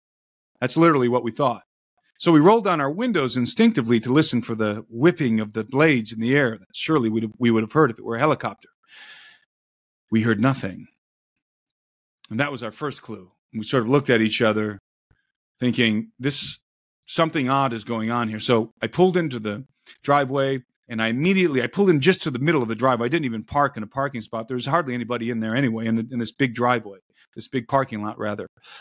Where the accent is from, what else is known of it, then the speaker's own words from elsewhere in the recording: Brook Park, Ohio, United States; I grew up in Brook Park, Ohio.